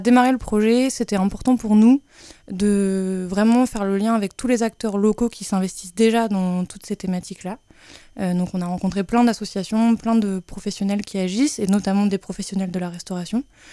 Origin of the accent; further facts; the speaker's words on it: Lille, Hauts-de-France, France; now in Amiens, France; Moi, je suis arrivée sur Amiens cet été. Je suis de Lille, en fait, au départ.